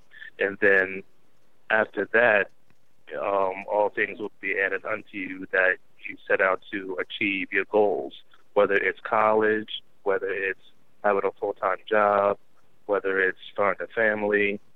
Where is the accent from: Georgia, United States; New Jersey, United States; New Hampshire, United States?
New Jersey, United States; Elizabeth; I was born in Elizabeth, New Jersey. Grew up in the suburbs from a big family, and from a family full of musicians, and grew up in the church